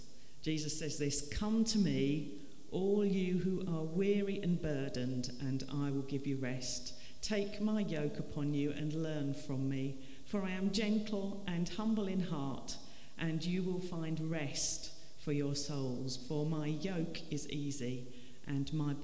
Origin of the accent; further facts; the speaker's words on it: London, United Kingdom; where I grew up, you may have gathered I'm a Londoner. In the London borough of Waltham Forest